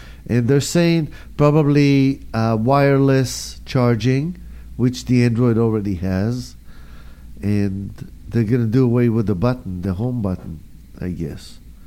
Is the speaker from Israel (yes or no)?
yes; Israel; But when we grew up in Israel, there were no skateboards.